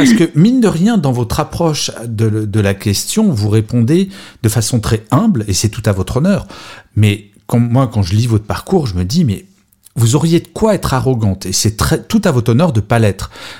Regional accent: France; je suis français

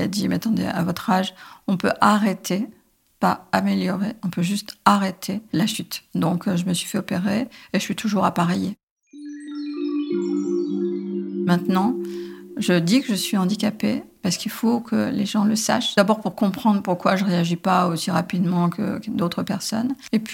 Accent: Hauts-de-France, France; je suis du Pas-de-Calais, j'ai 68 ans.

